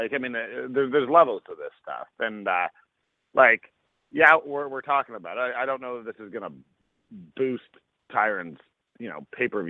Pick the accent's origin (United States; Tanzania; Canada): Canada; because, you know, I'm Canadian. I got that obligation.